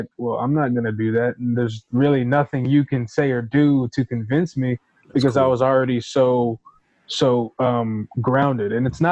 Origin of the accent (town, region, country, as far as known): Orlando, Florida, United States; born or raised there